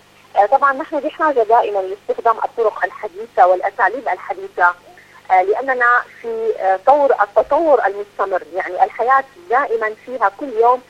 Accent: Syria; هناك كثير من الدول ومنها مثلا بلدي سوريا

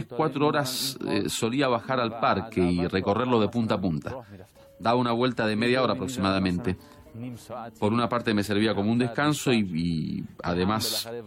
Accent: Argentina; igual que mis padres que emigraron a Argentina, yo debía de emigrar en busca de mis raíces. Al fin y al cabo, yo me había criado como un argentino

